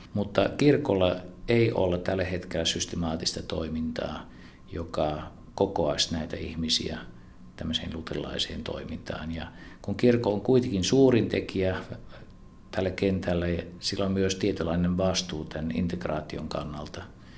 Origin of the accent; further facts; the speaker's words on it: Netherlands; now in Finland; Olen Hollannista kotoisin ja olen viimeiset 32 vuotta asunut Suomessa.